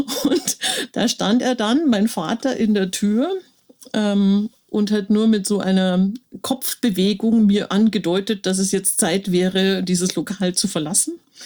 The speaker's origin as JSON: {"language": "German", "region": "Brandenburg", "country": "Germany", "tie": "born or raised there", "also_born_or_lived": "Rosenheim", "said": "Also geboren bin ich in Rosenheim und zwar, da erstmal noch das erste Jahr mit meinen Eltern auch in Rosenheim gewohnt, bis wir dann nach Brandenburg gezogen sind. Also meine ganze Kindheit und Jugend habe ich in Brandenburg verbracht."}